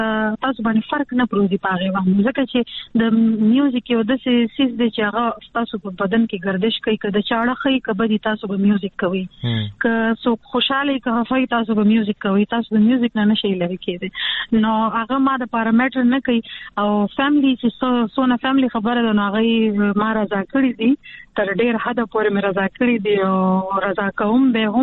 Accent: Peshawar, Khyber Pakhtunkhwa, Pakistan; زه په پیښور کې پیدا شوی یم او په پیښور کې لوی شوی یم او په پیښور کې مې سبق ویلی دی او ما ګریجویشن د پېښور نه کړی دی.

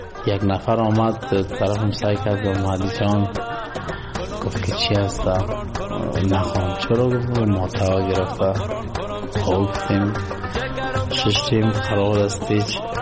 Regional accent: Afghanistan

